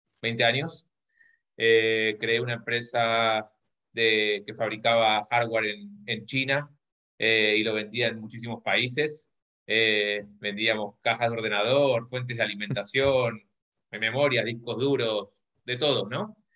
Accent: Argentina; now in Spain; Como les decía, soy argentino, vivo en España hace 15 años.

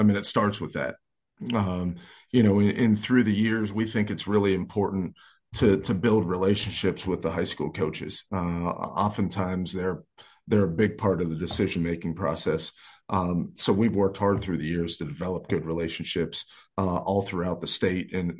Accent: Pittsburgh, Pennsylvania, United States; And growing up in Pittsburgh, being a big fan of the Pittsburgh Steelers.

